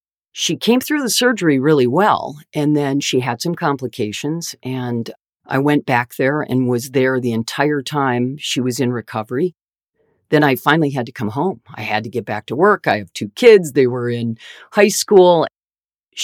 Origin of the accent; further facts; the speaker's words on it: Michigan, United States; I was a rock and roll chick, born and raised in Michigan, went to broadcasting school.